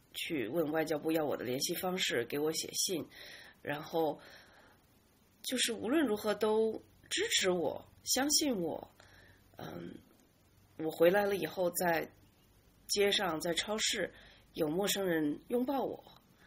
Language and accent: Chinese; China; 在澳大利亚人面前，我会感受到就是很多作为中国人的一些特性